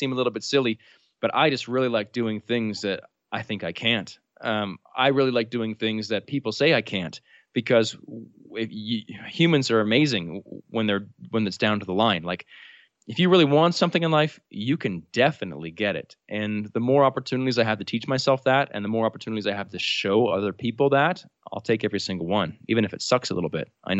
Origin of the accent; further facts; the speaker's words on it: New Brunswick, Canada; I'm Canadian, from the province of New Brunswick, which is right above Maine in Canada.